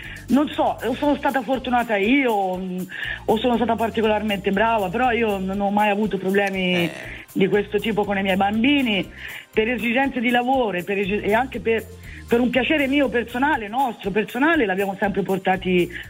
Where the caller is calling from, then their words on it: Arezzo, Tuscany, Italy; Ciao, è Arezzo.